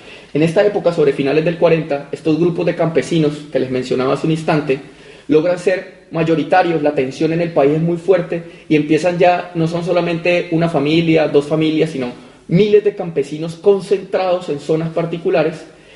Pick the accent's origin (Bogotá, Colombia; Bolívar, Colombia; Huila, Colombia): Huila, Colombia; El Huila, de donde vengo yo, estaba en el medio de todas estas repúblicas independientes.